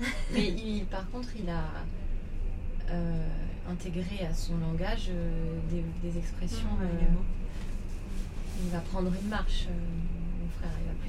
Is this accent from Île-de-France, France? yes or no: yes; Paris, Île-de-France, France; accent: Parisian; moi à Paris, lui à Montréal, il est frappé par mon accent parisien.